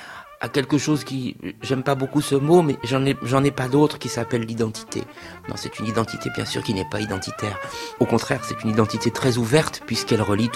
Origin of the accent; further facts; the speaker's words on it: Grasse, Provence-Alpes-Côte d'Azur, France; born there; comme je suis né à Grasse, on appelle ça une fougasse